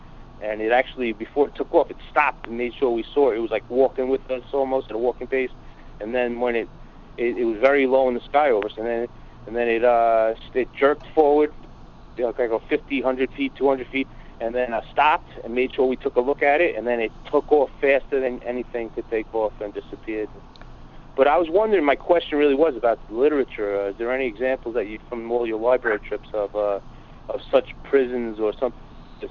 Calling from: New York, United States; I'm calling from New York.

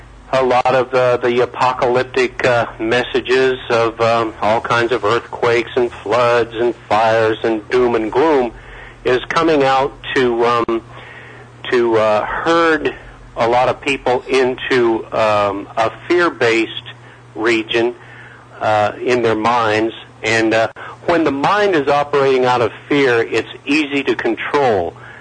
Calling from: Georgia, United States; from Georgia, Jerry.

